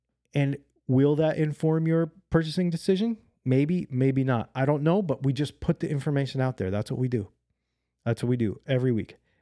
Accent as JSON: {"language": "English", "country": "United States", "said": "Now, I am Native American. I am of a minority population"}